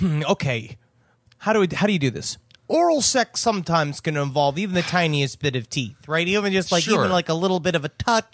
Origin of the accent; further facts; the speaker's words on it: Australia; I'm Australian.